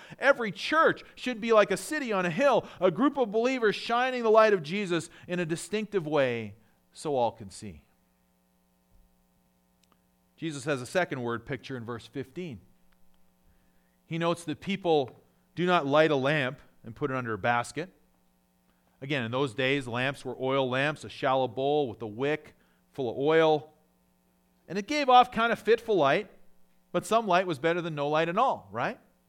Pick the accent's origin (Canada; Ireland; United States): Canada; I grew up in Canada, as most of you know, and I loved watching the northern lights up in Canada.